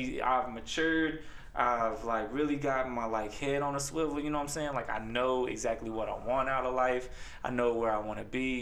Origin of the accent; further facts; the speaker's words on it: Kings Mountain, North Carolina, United States; That being said, I grew up in Kings Mountain, North Carolina. I remember him coming to Kings Mountain and playing against us, right?